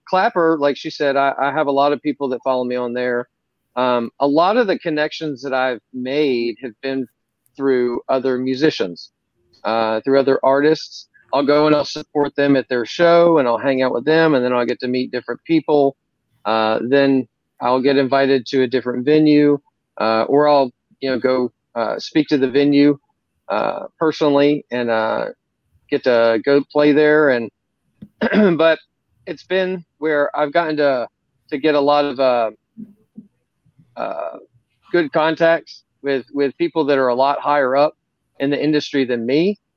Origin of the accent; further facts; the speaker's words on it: Memphis, Tennessee, United States; My parents didn't actually play. I grew up in Memphis.